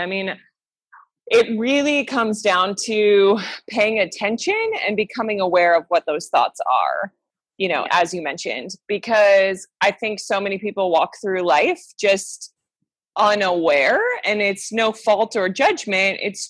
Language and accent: English; St. Louis, Missouri, United States; moved away as an adult; now in Hanoi, Vietnam; I grew up in the Midwest. So born and raised in St. Louis. And lived a pretty stable, non-moving life, which has turned into the complete opposite in my adult life.